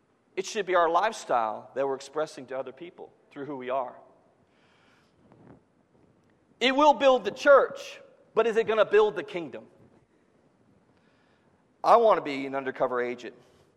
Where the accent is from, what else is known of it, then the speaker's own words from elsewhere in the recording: Georgia, United States; I can appreciate the culture up here, but I'm from Georgia. Everyone's a Christian.